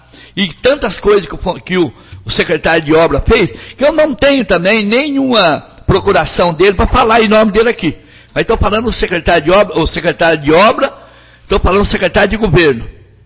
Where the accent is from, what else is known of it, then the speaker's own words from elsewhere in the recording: Jataizinho, Paraná, Brazil; E eu sou do município de Jataizinho, do lado do povo.